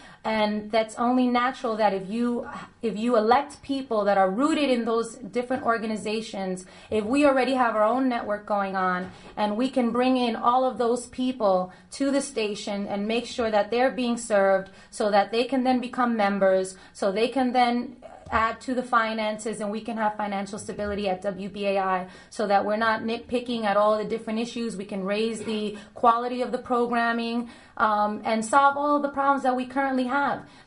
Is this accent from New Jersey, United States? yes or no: yes; New Jersey, United States; I'm born and raised in New Jersey. I've lived a year in New York